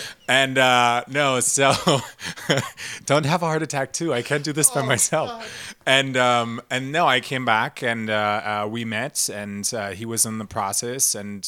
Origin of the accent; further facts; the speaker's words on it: Berlin, Germany; English is a second language; moved away as an adult; also born or lived in London, United Kingdom / Sydney, Australia; now in Los Angeles, United States; I'm originally from East Berlin. I was born and raised on the other side of the wall, not knowing what was West. And now I live in the West.